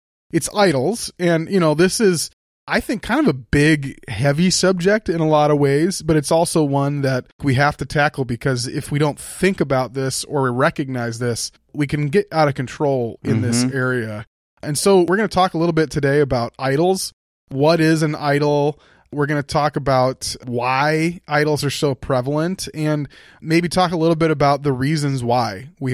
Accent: Illinois, United States; And growing up in the Chicago suburbs, I realized even when I was a kid, you know, I'd go visit my family in northern Minnesota

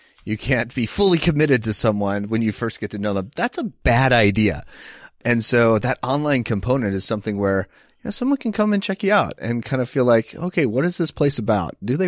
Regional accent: the South, United States; When I was growing up in the South, businesses were closed on Sunday.

